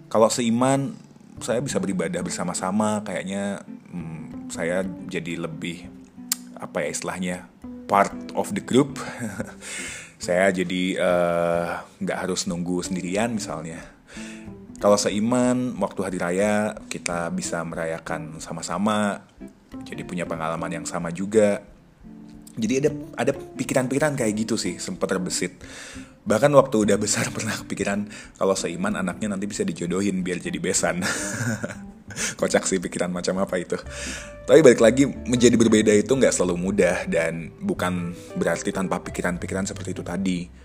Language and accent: Indonesian; Semarang, Central Java, Indonesia; Saya sendiri tumbuh besar di kota Semarang, kota yang menurut saya cukup multikultur dan sangat toleran. Sebagai orang Bali, orang Hindu, keturunan Bali